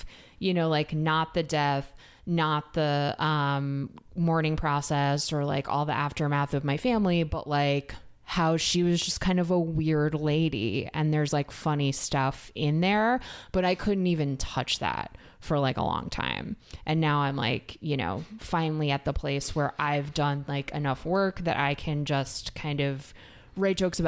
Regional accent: New York City, New York, United States; I grew up in the North Bronx in Riverdale.

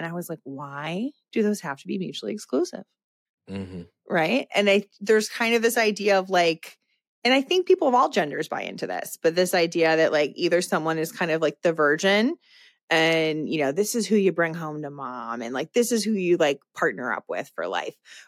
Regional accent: Chicago, Illinois, United States; I think, you know, you said you're in Chicago. I'm from Chicago.

